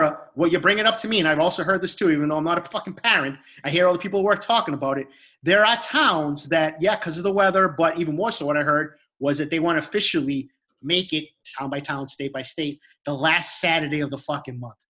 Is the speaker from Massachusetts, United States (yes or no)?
yes; Boston, Massachusetts, United States; We grew up in Boston, New England area, right? When we were kids.